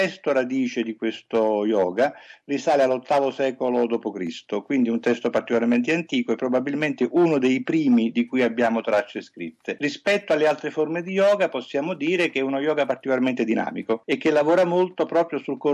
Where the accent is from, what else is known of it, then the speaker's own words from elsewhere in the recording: Naples, Campania, Italy; Poi io sono napoletano, a Napoli spesso si dice